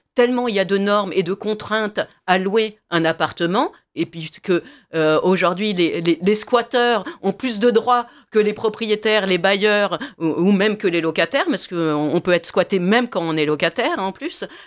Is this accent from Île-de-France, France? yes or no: yes; Paris, Île-de-France, France; Et moi, en tant que Parisienne native, ça fait 56 ans que je vis à Paris.